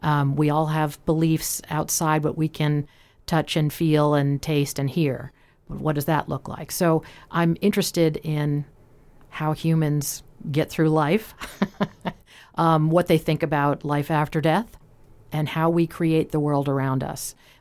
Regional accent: District of Columbia, United States; So I grew up outside Washington, D.C., international city

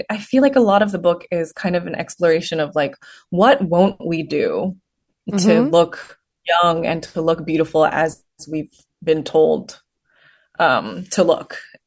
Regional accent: Houston, Texas, United States; I wrote all of that from my own experiences of kind of growing up in Houston, where not too many people looked like me when I was growing up.

